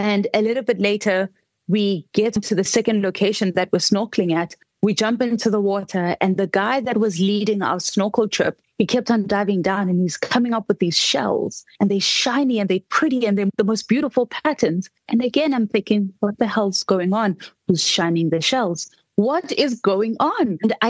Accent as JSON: {"language": "English", "town": "Soweto", "region": "Gauteng", "country": "South Africa", "said": "I come from Soweto. I would have figured it out. You know, I come from a world of figuring it out."}